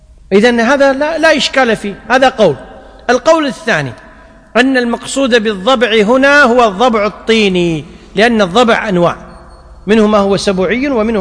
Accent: Kuwait; يعني مثلا عندنا في الكويت البدو، القبائل البدوية تأكل الضبان ولا لا؟

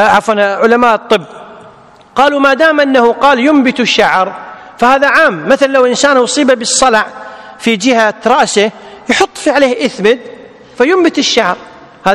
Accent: Kuwait; عندنا في الكويت يسمونها الحبة السوداء

